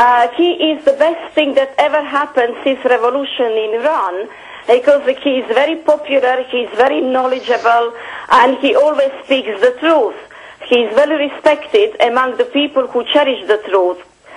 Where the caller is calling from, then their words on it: London, United Kingdom; Hi, good evening, George. … from London.